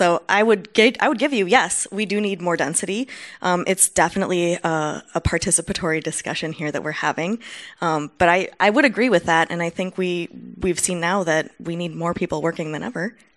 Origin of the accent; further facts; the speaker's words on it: Wausau, Wisconsin, United States; Well, so I come from Wausau, Wisconsin. It's population 40,000, right in the middle of a very rural area.